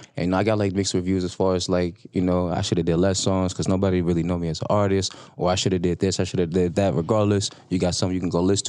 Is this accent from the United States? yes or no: yes; Norfolk, Virginia, United States; I'm from Virginia, Norfolk 757. What it do? But you know, my family is from all over.